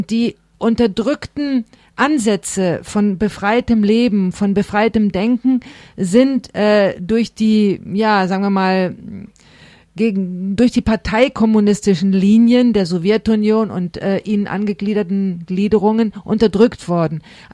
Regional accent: Germany; das ist meine Meinung als Deutsche, dass es so ist

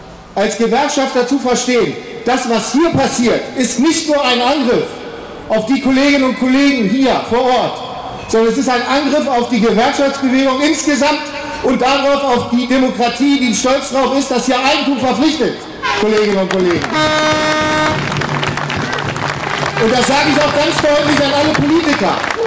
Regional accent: Hanover, Lower Saxony, Germany; sondern ich bin in Linden aufgewachsen.

